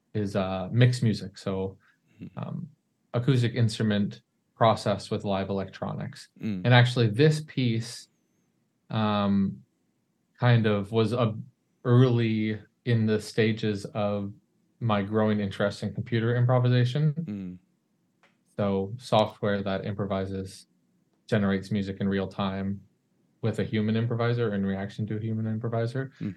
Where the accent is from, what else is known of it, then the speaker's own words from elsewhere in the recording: Canada; also born or lived in New York; And I grew up in Canada, did my studies in the States in New York